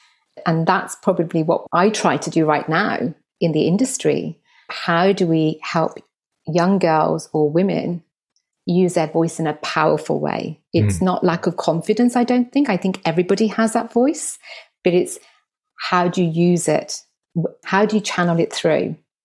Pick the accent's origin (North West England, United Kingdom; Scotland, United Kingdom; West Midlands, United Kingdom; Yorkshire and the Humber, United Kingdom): West Midlands, United Kingdom; Birmingham; accent: Birmingham twang; In the Midlands. Don't ask me to say Birmingham because I'll say